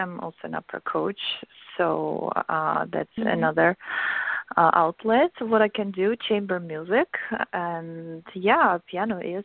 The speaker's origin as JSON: {"language": "English", "region": "Kyiv", "country": "Ukraine", "tie": "born or raised there", "moved": "as an adult", "lives_now": "United States", "said": "one from Tchaikovsky Conservatory in Kyiv, Ukraine, my hometown, where I came 17 years ago, then another one in New Jersey. So I just moved from East Coast 3 months ago here."}